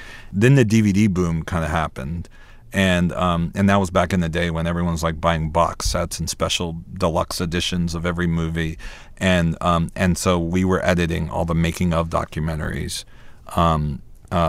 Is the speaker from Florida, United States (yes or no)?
no; South Carolina, United States; my sister, my parents, and the way I grew up in South Carolina, all of that kind of fed into who Elliot became.